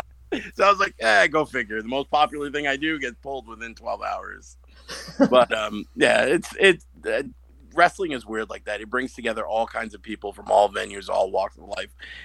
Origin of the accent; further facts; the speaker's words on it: Brooklyn, New York, United States; because I grew up in Bay Ridge. And I remember seeing, because we're Bay Ridge right next to Bensonhurst